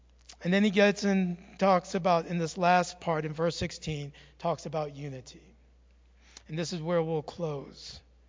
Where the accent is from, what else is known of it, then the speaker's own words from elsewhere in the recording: New York, United States; I'm from New York. We have a different way of blessing from there.